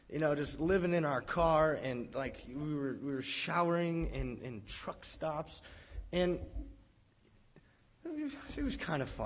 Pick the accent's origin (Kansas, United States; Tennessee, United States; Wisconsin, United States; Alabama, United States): Tennessee, United States; No, bro, I'm from Tennessee.